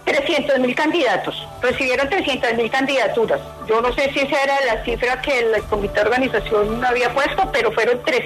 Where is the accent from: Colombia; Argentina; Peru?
Colombia; Bogotá; Yo nací en Bogotá, soy bogotana.